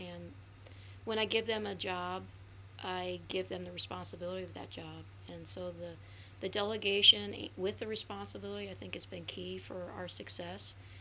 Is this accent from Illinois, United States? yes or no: yes; Elk Grove, Illinois, United States; I grew up in Elk Grove